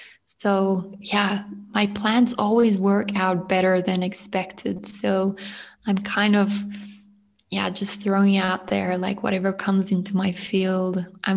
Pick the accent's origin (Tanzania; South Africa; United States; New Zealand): South Africa; I was born and raised in South Africa.